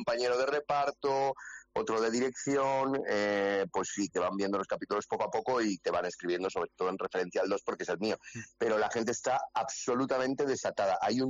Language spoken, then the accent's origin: Spanish; Valencian Community, Spain; ¿Puedo soltar una de lo que me siento muy orgulloso siendo valenciano